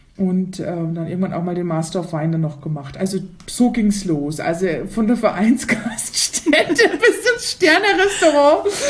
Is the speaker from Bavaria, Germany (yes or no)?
yes; Bavaria, Germany; Also ich komme aus der Nähe von München